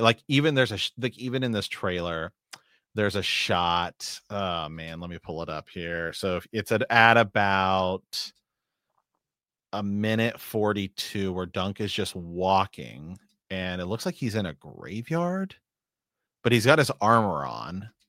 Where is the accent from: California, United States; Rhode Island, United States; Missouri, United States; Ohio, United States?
Ohio, United States; now in Oregon, United States; there's no humidity out here in Oregon, but you know, obviously I grew up in Ohio.